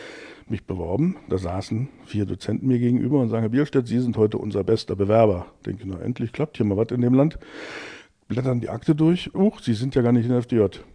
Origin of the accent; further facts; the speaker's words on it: East Germany, Germany; ich komme aus dem Osten, ich würde gerne synchronisieren, ich bin Schauspieler.